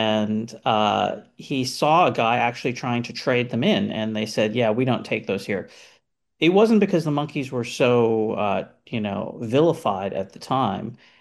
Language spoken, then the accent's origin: English; Los Angeles, California, United States; And what happened was I grew up here in Los Angeles, where I'm speaking from right now.